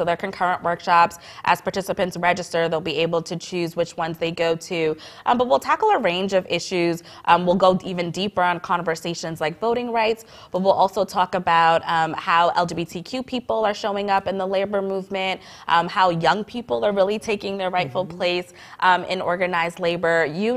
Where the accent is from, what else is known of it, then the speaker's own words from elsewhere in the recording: Boston, Massachusetts, United States; I'm from Boston, and so folks who know Massachusetts and know the Boston area, you know that we're a union town. And so I grew up around unions my whole life